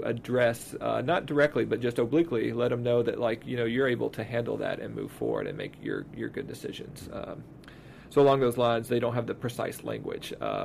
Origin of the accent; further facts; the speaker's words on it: Texas, United States; I'm from East Texas, Southeast Texas.